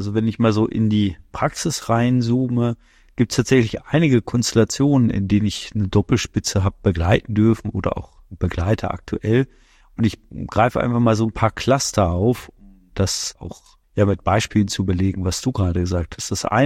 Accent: Osnabrück, Lower Saxony, Germany; wir kommen ja beide aus Osnabrück, also Christopher Rauen und ich.

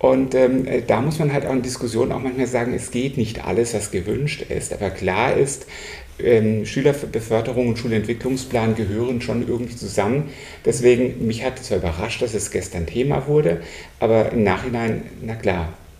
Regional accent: Baden-Württemberg, Germany; ich bin Schwabe

